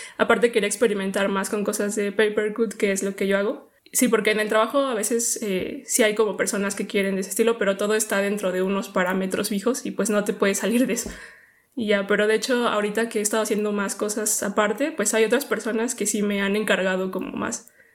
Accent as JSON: {"language": "Spanish", "country": "Mexico", "said": "soy de México."}